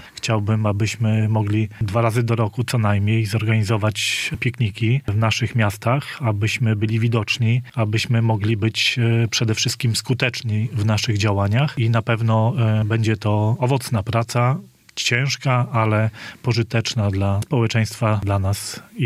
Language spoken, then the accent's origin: Polish; Łochów, Masovian Voivodeship, Poland; jako przedsiębiorcy z okolic Mazowsza, dokładnie jestem z Łochowa, z okolic Warszawy